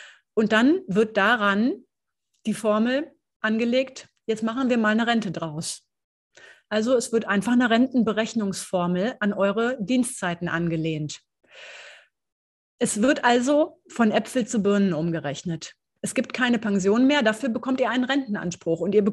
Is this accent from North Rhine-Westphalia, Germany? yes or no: yes; North Rhine-Westphalia, Germany; Ich bin nämlich auch aus NRW.